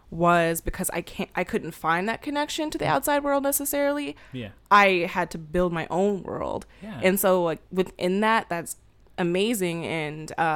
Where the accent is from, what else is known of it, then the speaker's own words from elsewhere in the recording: California, United States; I am from California, and you know, some of my really odd life-shaping experiences do come from California in a way.